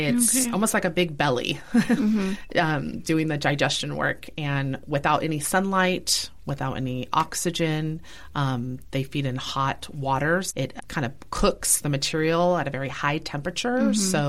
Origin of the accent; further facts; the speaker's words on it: California, United States; I was born and raised here in San Luis Obispo County. So I feel like growing up here, spending a lot of time in the outdoors, I have that appreciation of our open space